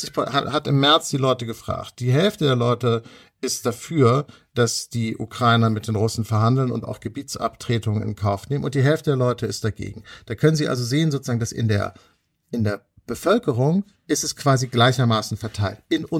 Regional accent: Hamburg, Germany; Ich komme ja aus Hamburg und da liegt das irgendwie auch nahe.

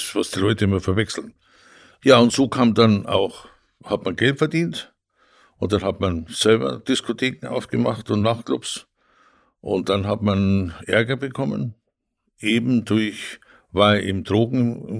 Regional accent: Tegernsee, Bavaria, Germany; now in Northern Germany, Germany; bleiben wir in Tegernsee, wo ich herkomme, oder gehen wir nach Norddeutschland, da kommt meine Frau her.

